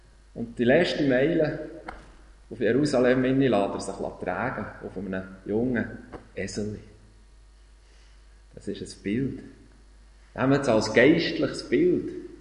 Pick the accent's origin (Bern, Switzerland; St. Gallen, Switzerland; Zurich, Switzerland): Bern, Switzerland; Und da, weit da in der Brienzersee und mein Heimatdorf.